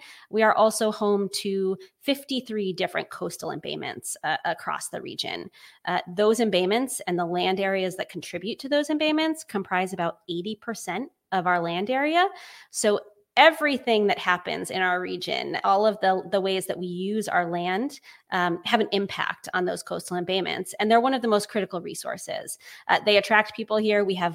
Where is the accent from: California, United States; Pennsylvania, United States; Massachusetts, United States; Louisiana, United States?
Massachusetts, United States; So I actually grew up in Western Massachusetts. And I think for somebody who grew up in Western Massachusetts, I spent more time at the beach, around the ocean